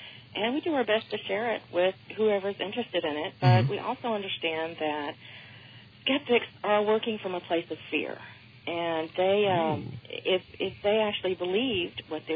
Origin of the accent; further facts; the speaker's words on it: Houston, Texas, United States; I grew up in the Houston, Pasadena, Galveston area.